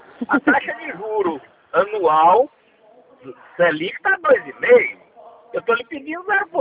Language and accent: Portuguese; Salvador, Bahia, Brazil